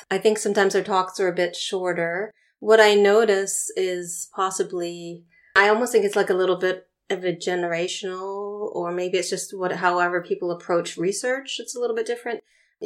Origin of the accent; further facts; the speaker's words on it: United States; because I'm American, sometimes I try to look at American history